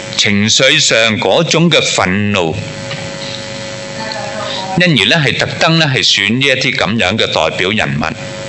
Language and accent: Chinese; Hong Kong; 我们的周围的邻舍，我们香港人那个的心境的境况的问题